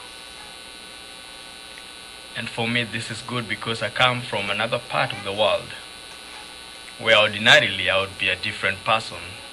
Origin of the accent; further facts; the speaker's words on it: Kenya; I come from Kenya.